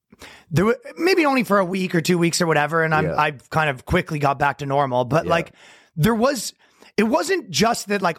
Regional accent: Toronto, Ontario, Canada; now in New York, United States; I grew up in Toronto. I live in New York and I'm a comedian.

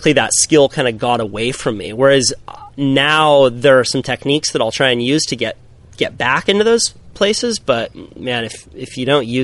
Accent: Santa Cruz, California, United States; Grew up right here in Santa Cruz, California. You know, youngest of five.

